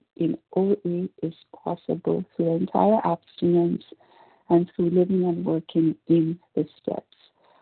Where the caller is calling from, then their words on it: Ontario, Canada; I am from Ontario, Canada.